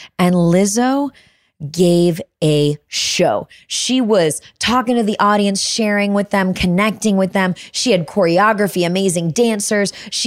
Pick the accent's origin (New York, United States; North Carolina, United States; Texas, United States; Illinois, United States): Illinois, United States; Chicago; By the way, grew up loving them. I am from Chicago.